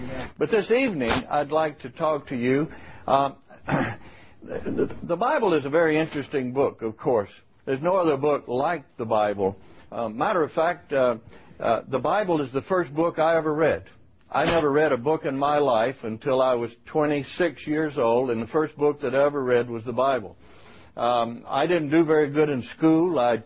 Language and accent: English; Sardis, Mississippi, United States; But I was born and raised in Sardis, Mississippi.